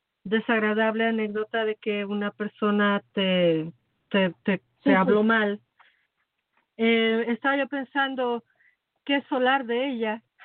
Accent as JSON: {"language": "Spanish", "country": "Mexico", "tie": "born or raised there", "said": "Pero creciendo en México, que es ya comprobado uno de los países más machistas de Latinoamérica"}